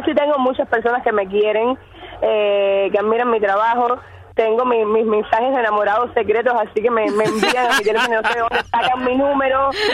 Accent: Santiago de Cuba, Cuba; Yo soy santiaguera, amor, yo soy santiaguera. O sea, y nací en el medio del carnaval, el 26 de julio.

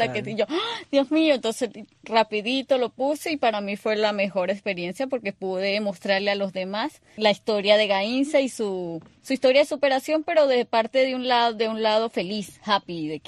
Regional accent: Venezuela; moved away as an adult

